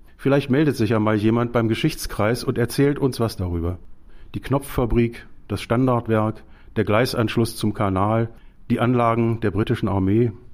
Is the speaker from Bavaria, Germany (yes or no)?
no; Hanover, Lower Saxony, Germany; Ich wurde vor 67 Jahren in Hannover geboren und wohne seitdem mit Blick auf den Fahrenwalder Park.